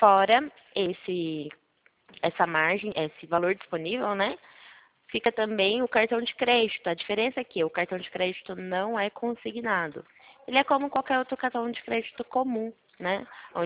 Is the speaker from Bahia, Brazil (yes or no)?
no; Itu, São Paulo, Brazil; eu sou da cidade de Itu.